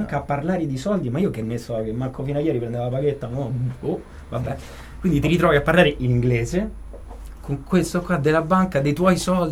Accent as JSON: {"language": "Italian", "town": "Rome", "region": "Lazio", "country": "Italy", "tie": "born there", "said": "No, comunque sia, sono nato a Roma."}